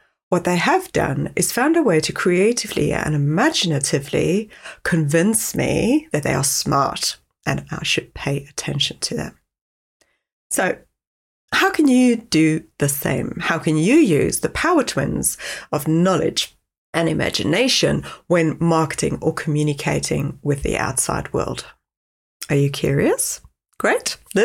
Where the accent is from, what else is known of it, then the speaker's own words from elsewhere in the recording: South Africa; accent: South African; now in England; yes, that is an accent you hear. I'm South African. I live in England. I'm married to a Swede.